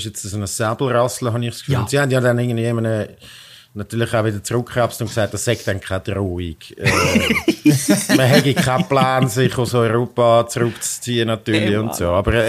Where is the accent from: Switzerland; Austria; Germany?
Switzerland; Wir als Schweizer kennen das ja genug gut mit Lobbyisten